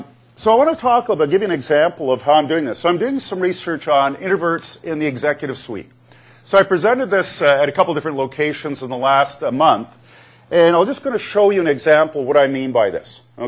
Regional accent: Canada; I'm from Canada.

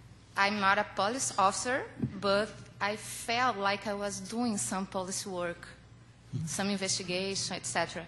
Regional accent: Brazil; I'm from Brazil, and I work as a crime reporter there.

